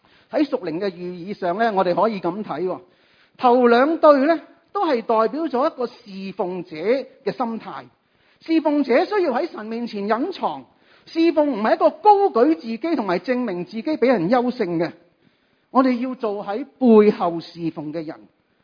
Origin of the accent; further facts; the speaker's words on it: Hong Kong; 我们香港人很懂得用时间，是不是？